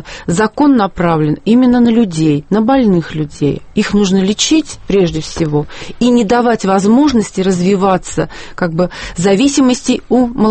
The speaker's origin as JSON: {"language": "Russian", "town": "Ivanovo", "region": "Ivanovo Oblast", "country": "Russia", "said": "Ну, если говорить о нашем городе, а мы из Иваново"}